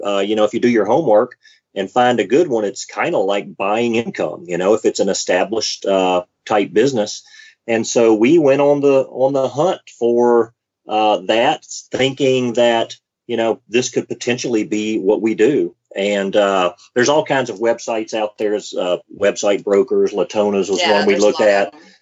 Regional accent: Mobile, Alabama, United States; We kind of, you know, we're from Mobile, Alabama. So this was, we kind of felt like this was our home national park

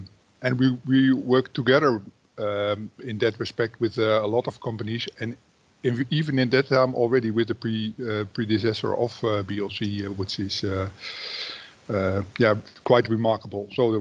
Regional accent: Meppel, Drenthe, Netherlands; English is a second language; Now, I'm original from Meppel.

